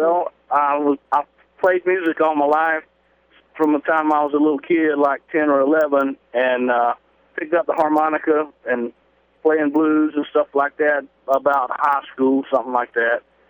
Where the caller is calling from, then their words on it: Buffalo, South Carolina, United States; I'm in Buffalo, South Carolina.